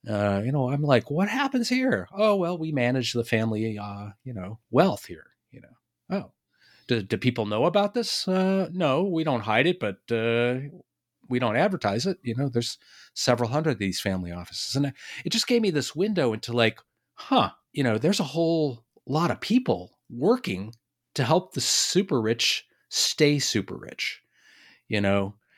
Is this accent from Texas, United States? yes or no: no; Boston, Massachusetts, United States; And, you know, I'm from Boston. Boston was sort of an early center of family offices.